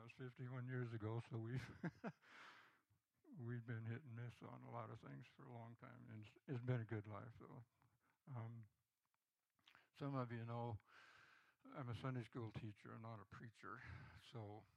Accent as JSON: {"language": "English", "region": "Maine", "country": "United States", "tie": "born there", "said": "I was born in Maine in 1948. Do the math. I was born in a farmhouse."}